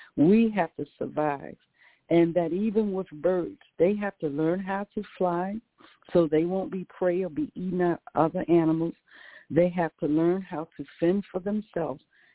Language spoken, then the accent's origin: English; Virginia, United States; And a lot of people say, why do you keep saying you country? Because I'm from Virginia. Sometimes my words are not the way it should be pronounced.